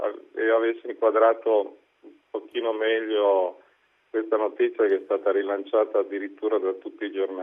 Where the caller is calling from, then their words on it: Ciriè, Piedmont, Italy; chiamo da Cirie.